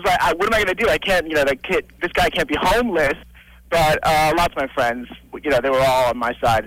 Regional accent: New York, United States; moved away; Hey guys, listen, I'm from New York. I just moved here in January

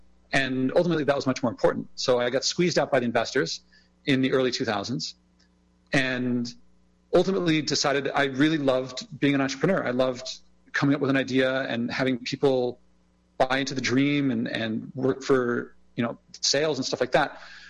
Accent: Philadelphia, Pennsylvania, United States; Yeah, I grew up in Philadelphia, and I spent the first roughly 18 years of my life there.

